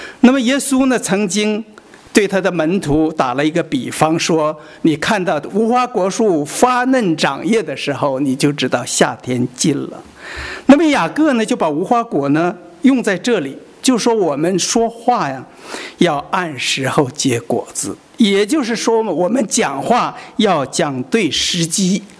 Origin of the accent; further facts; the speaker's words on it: China; 我们中国人在形容一个人乱说话或者说瞎话的时候啊